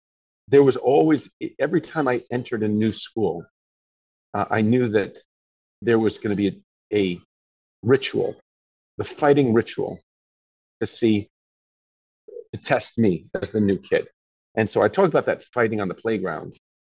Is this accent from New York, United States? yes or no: yes; New York City, New York, United States; now in Japan; But when I first came to Japan in 1985, Japan was 99.9% Japanese. I grew up in New York.